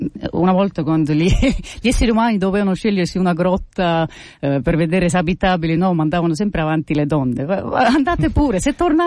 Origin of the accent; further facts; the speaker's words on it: Estonia; che è un altro artista estone molto apprezzato nel